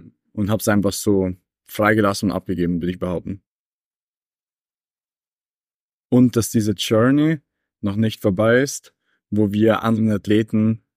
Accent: Vorarlberg, Austria; ich komme aus Vorarlberg und die Schweiz ist halt direkt anliegend bei uns

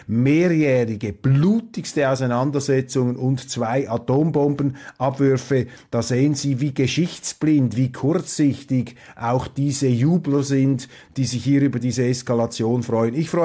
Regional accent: Switzerland; Als Schweizer kann ich Ihnen sagen, wir wissen, was Demokratie ist

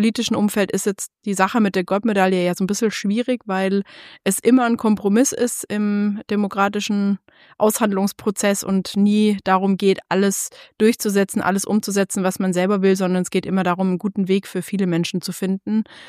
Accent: Baden-Württemberg, Germany; now in Berlin, Germany; ich bin als Schwabe in Berlin.

